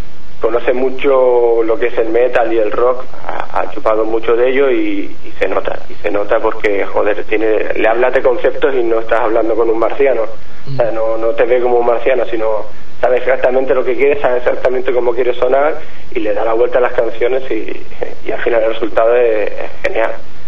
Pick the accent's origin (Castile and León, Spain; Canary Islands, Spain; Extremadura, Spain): Canary Islands, Spain; Yo soy de Canarias como él también. Y nada, cuando éramos adolescentes íbamos por ahí con la guitarra en la playa